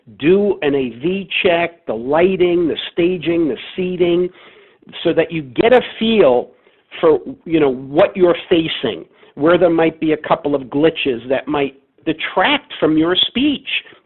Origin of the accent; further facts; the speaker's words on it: New York City, New York, United States; moved away as an adult; also born or lived in New Jersey; now in San Diego, United States; I moved from the New York City, New Jersey area where I grew up and lived there, other than going away to college in the Midwest. I lived in New York City, New Jersey for the first 23 years of my life.